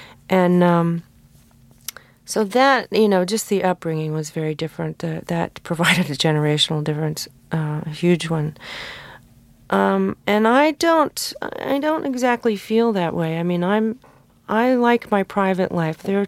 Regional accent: California, United States; born or raised there

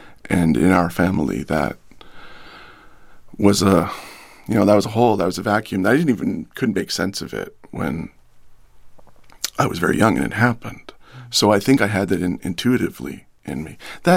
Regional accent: Indianapolis, Indiana, United States; born there; also born or lived in Cincinnati / Detroit / Ottawa / Holland; now in Upstate New York, United States; I was born in Indianapolis. That's where Dad's work was and where Mom said, oop, time to go to the hospital. And then to Cincinnati, Detroit, Ottawa, Canada.

